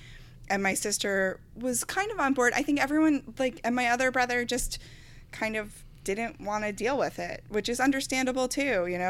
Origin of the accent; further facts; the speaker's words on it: Garden City, New York, United States; But I'm originally from Nassau County, from Garden City.